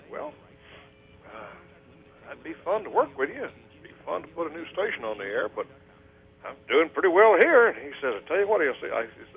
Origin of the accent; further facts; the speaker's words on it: Ozark, Alabama, United States; My hometown is Ozark, Alabama, and in my senior year in high school, I was working at WOZK in Ozark